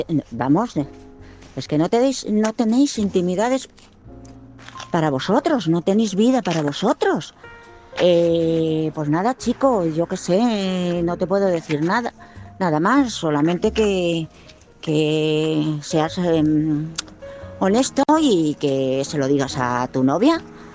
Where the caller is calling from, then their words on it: Madrid, Community of Madrid, Spain; de Madrid.